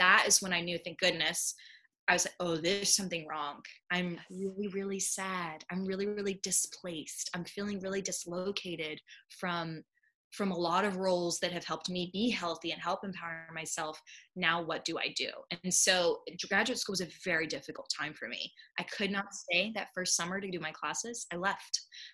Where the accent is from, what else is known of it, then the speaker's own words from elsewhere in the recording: Houston, Texas, United States; also born or lived in New York; So I originally am from New York, right? So I was born in New York. I've got family in New York. But I consider myself a Houstonian because I spent so many years here growing up. This is my city.